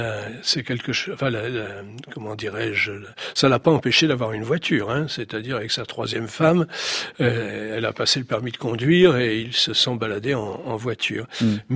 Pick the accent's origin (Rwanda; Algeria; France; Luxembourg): France; Reims, Grand Est; born there; J'en parle avec certaine émotion puisque moi je suis né à Reims.